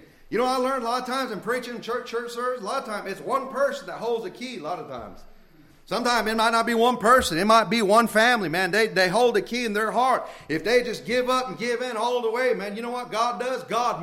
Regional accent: United States; born there; I'm American, top of my head, bottom of my foot. Amen. I'm not saying that I'm Indian first. No, I say I'm an American. Amen. Born in this country.

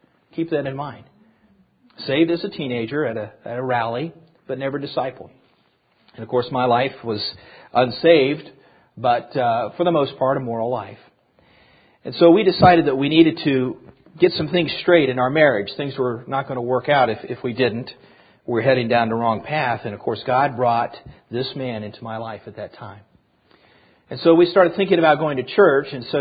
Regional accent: Midwest, United States; But growing up in the Midwest, really, the Northeast was the last place I ever thought that I would move to.

